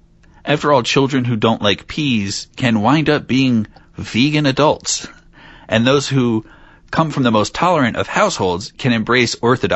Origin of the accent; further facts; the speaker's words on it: United States; I am lazy and I'm American.